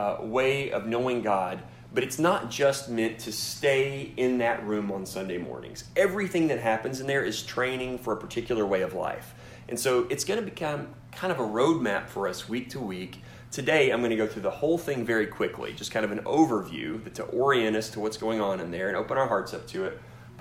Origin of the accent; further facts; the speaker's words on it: Arkansas, United States; I grew up in Central Arkansas in a small town, little rice community.